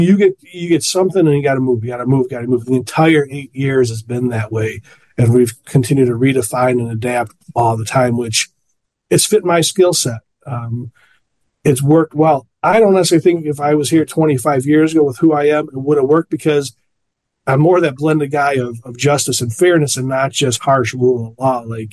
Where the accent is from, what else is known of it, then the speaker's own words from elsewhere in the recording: Addison, United States; Growing up in Addison, where everybody's Italian or ethnic of some sort, there is that type of potential language to come out.